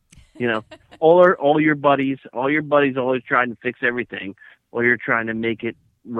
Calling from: Ambler, Pennsylvania, United States; from Ambler, Pennsylvania.

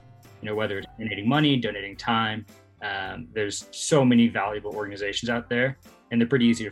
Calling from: Louisville, Colorado, United States; I'm calling from sunny Louisville, Colorado. So it's about 15 minutes outside of Boulder

